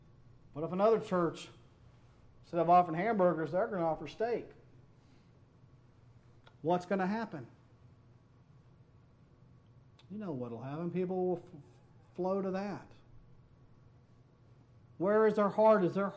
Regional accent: Fort Worth, Texas, United States; Where I grew up in Fort Worth, there was a big country club that, and we drove by it all the time.

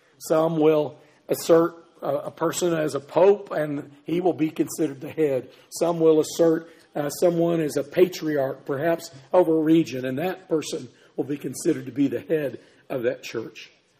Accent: Springfield, Missouri, United States; also born or lived in Kansas City; You know, I grew up in Springfield, Missouri. Springfield, Missouri is the headquarters of the Assembly of God. I lived for a time in Kansas City.

